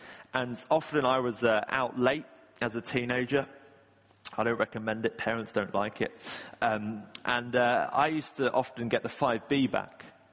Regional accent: Patcham, South East England, United Kingdom; I grew up in Patcham, and Patcham's a nice place, I think. I don't know what it's like now. Probably not great since I left.

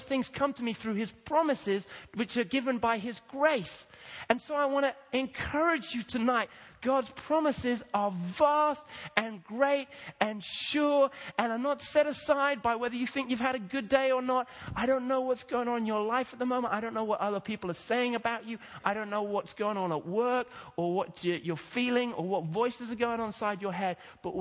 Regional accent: Kenya; English is a second language; I grew up in Kenya, and I don't do kind of 5 o'clock times.

